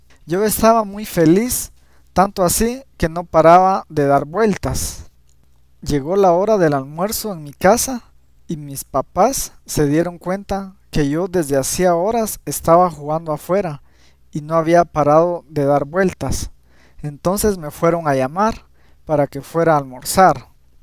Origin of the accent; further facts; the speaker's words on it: Guatemala; tengo 22 años y soy de Guatemala.